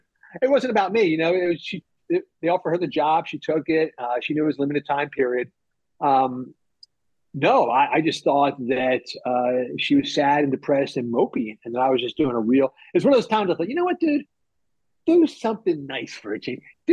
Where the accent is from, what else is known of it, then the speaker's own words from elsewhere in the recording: Philadelphia, Pennsylvania, United States; I had just rotated back to Philadelphia and was working in my hometown Philadelphia bureau